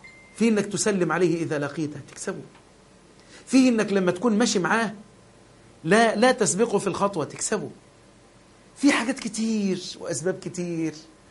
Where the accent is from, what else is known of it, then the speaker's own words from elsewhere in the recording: Egypt; أن يحفظ بلدنا مصر